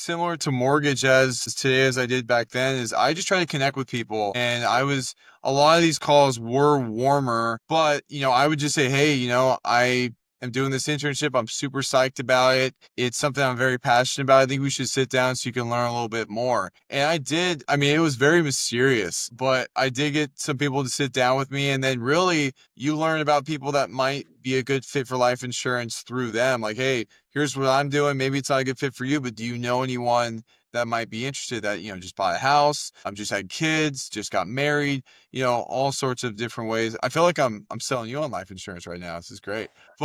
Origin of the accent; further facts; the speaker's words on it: Canby, Oregon, United States; And when I got to college, I came from Canby, Oregon, small town.